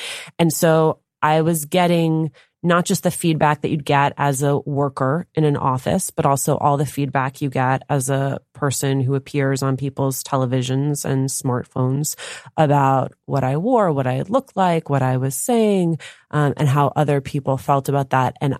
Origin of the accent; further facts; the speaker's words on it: Union City, New Jersey, United States; So for me, I think part of it is I grew up in Union City, New Jersey.